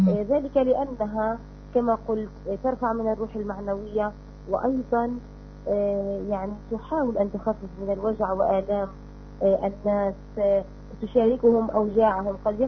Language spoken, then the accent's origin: Arabic; Palestine; في شعراء من موريتانيا كتبوا عن فلسطين، وكان هذا شيء مشجع لنا كفلسطينيين أن نستمر في قضيتنا وفي ثورتنا.